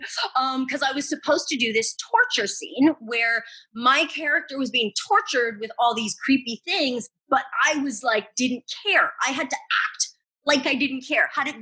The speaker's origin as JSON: {"language": "English", "country": "Canada", "said": "I'm from Canada, child actor, keep acting."}